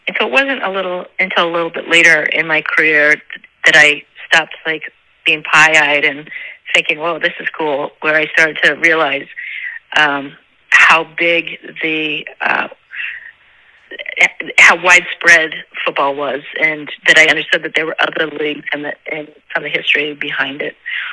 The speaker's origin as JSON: {"language": "English", "town": "Denver", "region": "Colorado", "country": "United States", "tie": "born or raised there", "said": "And I grew up in Denver, Colorado, went to college at UC Berkeley."}